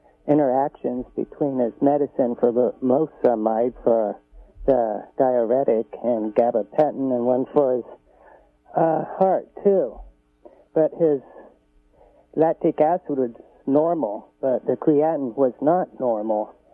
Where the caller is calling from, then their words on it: Whitethorn, California, United States; I'm from Whitethorn.